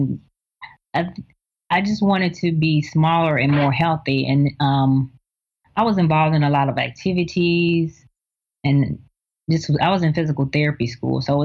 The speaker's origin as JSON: {"language": "English", "region": "the South", "country": "United States", "said": "I'm from the South, and traditional Southern food is not always the healthiest food."}